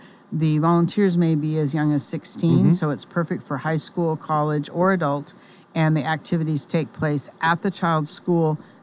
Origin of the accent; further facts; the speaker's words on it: South Dakota, United States; also born or lived in Manitoba, Canada; I grew up in South Dakota and I lived for 12 years in Manitoba, Canada.